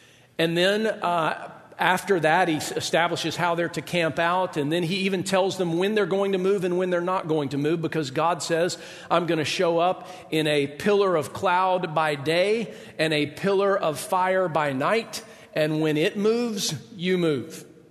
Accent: Georgia, United States; I grew up in Georgia. I've had some interactions with snakes before, none of which were pleasant.

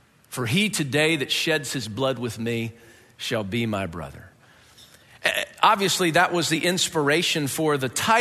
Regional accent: Atlanta, Georgia, United States; also born or lived in Florida; now in Buffalo, United States; when I moved here from Florida, even though I'm originally from Atlanta, when I moved here from South Florida, where I was for 8 years prior to coming up here to Buffalo

